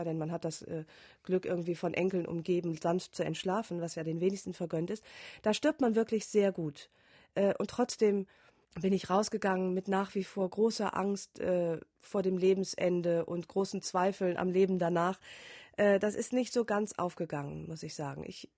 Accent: Rhineland, Germany; Ich komme aus dem Rheinland, da hat es immer nur geregnet.

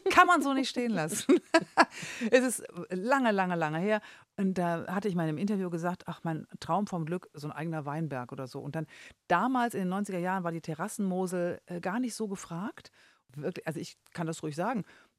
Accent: Rhineland, Germany; Ich bin Rheinländerin. Ich sage, man muss auf 5 Grad machen lassen. Jetzt bin ich 60.

